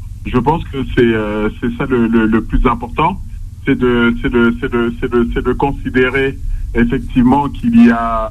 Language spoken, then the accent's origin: French; Bondy, Île-de-France, France; De 9-3, de Bondy, ouais, j'ai grandi à Bondy, de 2 à 17 ans avant de bouger au fur et à mesure